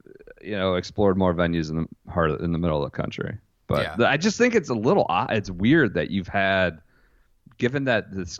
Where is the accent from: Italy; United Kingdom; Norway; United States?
United States; Midwest; I mean, I'm from the Midwest.